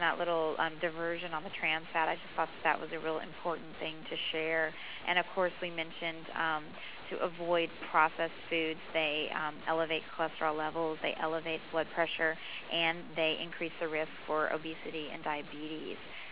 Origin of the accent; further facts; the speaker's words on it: Texas, United States; And I grew up in Texas, and everything's so far apart, you don't walk anywhere